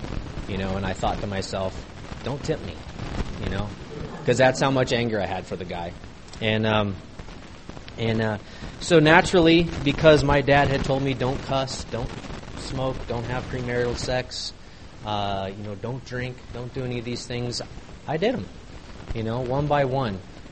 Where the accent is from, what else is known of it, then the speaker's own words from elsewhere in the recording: Ridgecrest, California, United States; And, you know, I grew up in Ridgecrest, California. If any of you guys know where that's at, it's in the middle of nowhere.